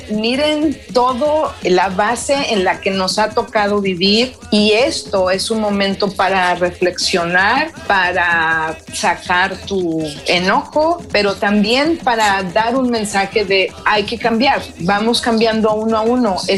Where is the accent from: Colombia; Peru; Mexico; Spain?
Mexico; como mexicana con ritmos africanos